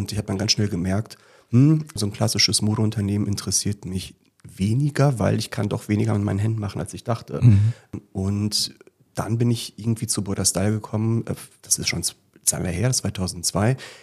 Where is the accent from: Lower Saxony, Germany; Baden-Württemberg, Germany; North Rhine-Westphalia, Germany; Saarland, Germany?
North Rhine-Westphalia, Germany; born there; Ich bin ganz unprätentiös in Nordrhein-Westfalen im Sauerland auf die Welt gekommen.